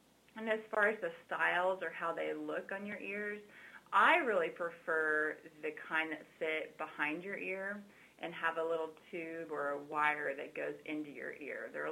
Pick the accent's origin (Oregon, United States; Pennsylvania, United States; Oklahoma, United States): Oklahoma, United States; Norman; moved away as an adult; now in Texas; I grew up in Norman, Oklahoma, moved to Texas when I was 18 to attend Baylor University.